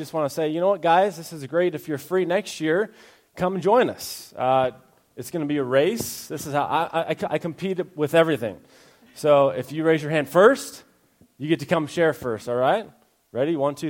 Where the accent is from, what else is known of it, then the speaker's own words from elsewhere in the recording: Missoula, Montana, United States; It's winter in Montana. I've lived here. I was born here. I almost said how old I was. That was weird. I was born in Missoula, and I don't remember a winter like this.